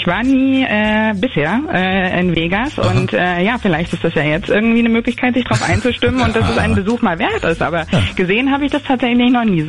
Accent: Potsdam, Brandenburg, Germany; Aber Potsdamer Umland, also wir kommen ja selber aus Potsdam, ja.

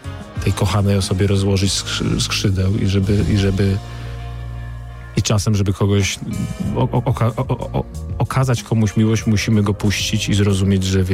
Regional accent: Warsaw, Masovian Voivodeship, Poland; Jestem warszawiakiem, wiesz

